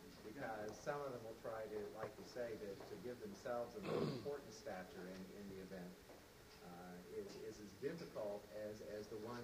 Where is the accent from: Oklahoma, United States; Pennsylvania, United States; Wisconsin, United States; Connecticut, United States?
Oklahoma, United States; Like I came from the East Oklahoma.